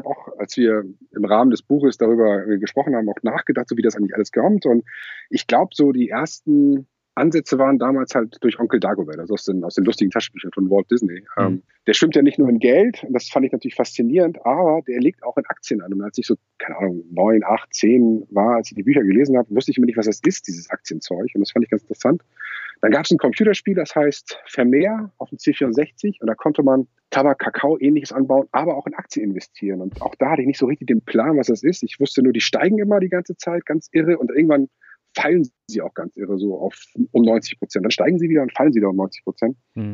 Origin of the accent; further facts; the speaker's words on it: Lübeck, Schleswig-Holstein, Germany; born there; now in Kiel, Germany; Ich bin Wahlkieler, aber gebürtiger Lübecker.